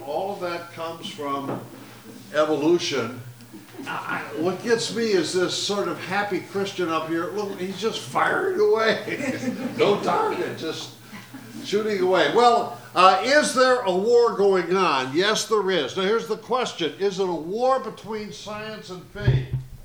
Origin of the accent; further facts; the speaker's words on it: Berkeley, California, United States; Well, I come from Berkeley